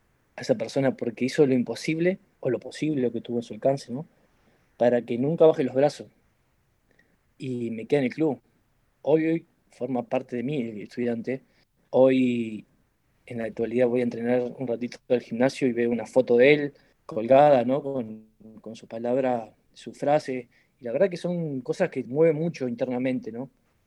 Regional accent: Chajarí, Entre Ríos, Argentina; yo vengo de Chajarí, venía de Chajarí, de un club que entrenábamos en una plaza.

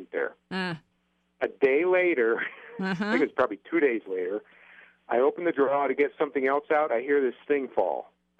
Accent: Northeast, United States; And I say draw, and I don't say drawer because I'm from Northeast

